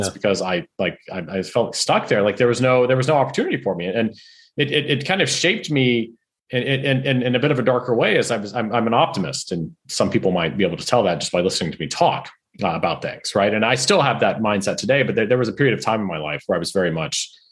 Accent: Houston, Texas, United States; I grew up in Houston, Texas. I went to school there.

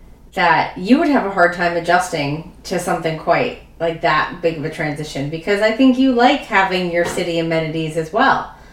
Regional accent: Yonkers, New York, United States; Like growing up in Yonkers, I walked to things every day, all the time.

